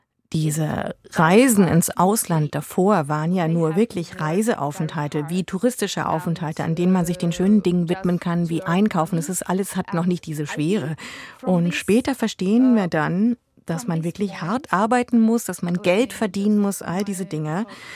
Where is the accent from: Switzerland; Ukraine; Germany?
Ukraine; German is a second language; Wir hatten die Illusion als Ukrainer, dass die Unabhängigkeit gratis kommen würde.